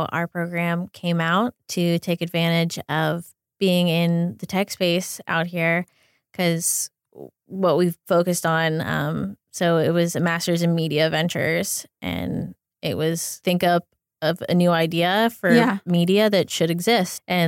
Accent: Pennsylvania, United States; now in Los Angeles, United States; I grew up south of Pittsburgh in Pennsylvania.

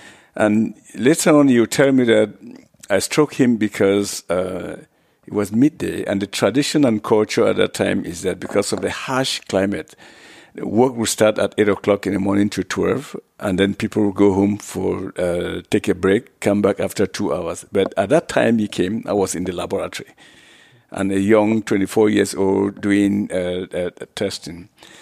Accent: Cameroon; moved away as an adult; I was born in Cameroon. Grew up to the age of 23 in Cameroon. That is just after graduating from college, and left Cameroon and studied in Europe.

